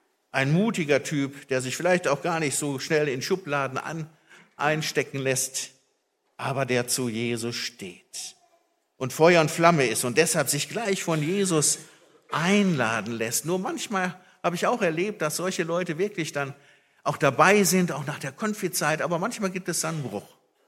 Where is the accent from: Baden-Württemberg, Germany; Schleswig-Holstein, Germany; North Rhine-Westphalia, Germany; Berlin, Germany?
North Rhine-Westphalia, Germany; habe ich hier im Siegerland auch erlebt. Ich bin ja aus dem Ruhrpott, da war das oft so Schalke, Dortmund und so, klar.